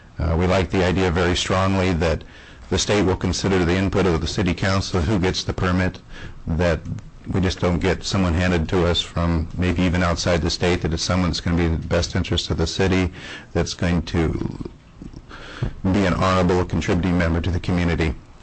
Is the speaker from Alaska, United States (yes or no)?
yes; Houston, Alaska, United States; I'm from Houston, Alaska